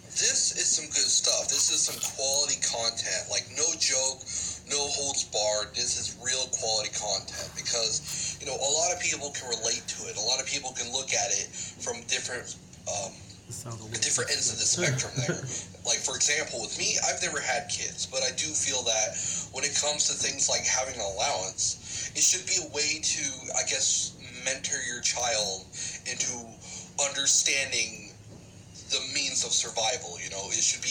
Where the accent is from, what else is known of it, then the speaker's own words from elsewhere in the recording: Redding, California, United States; I'm from Redding, California